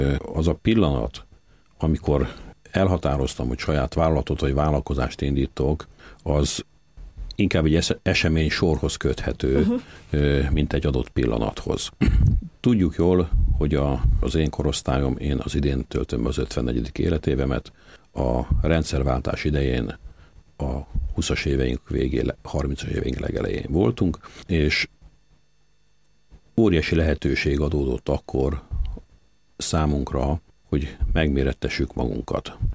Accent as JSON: {"language": "Hungarian", "town": "Győr", "region": "Győr-Moson-Sopron", "country": "Hungary", "tie": "born or raised there", "said": "Győrben születtünk, ott éltünk, mai napig ott élünk mindannyian a család."}